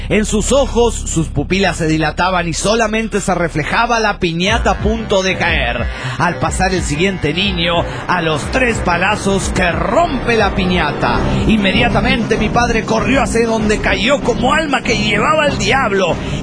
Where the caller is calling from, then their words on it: Mexico City, Mexico; de México DF.